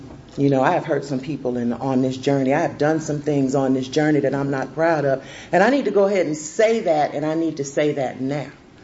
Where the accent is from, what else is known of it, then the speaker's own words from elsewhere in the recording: Georgia, United States; also born or lived in North Carolina; now in Fayetteville, United States; My father was military. We're from Georgia originally. He moved us to Fort Bragg, and that's where he stayed, or we stayed, until his death and even after his death, and I still live in the same city on the same side of town today.